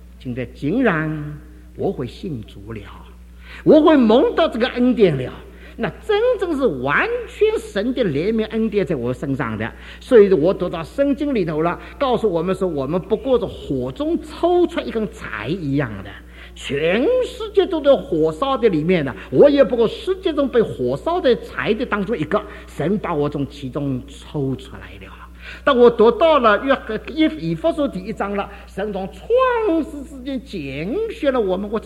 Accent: Dinghai, Zhejiang, China; now in Shanghai, China; 日本人不到达我们家乡定海，我也不会全家逃到上海，我不会逃到上海

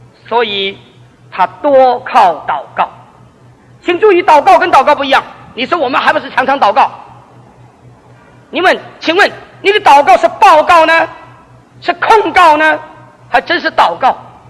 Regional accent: China; 有恒心，我们中国人说君子有恒毅，有恒心和毅力，就能够突破千山万水达到目的。

